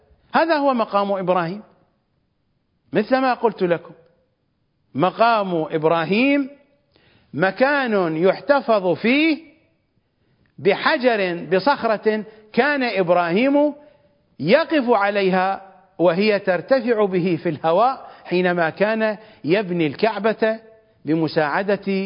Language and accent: Arabic; Iraq; accent: Iraqi; عجينة كباب كما نقول بلهجتنا الشعبية العراقية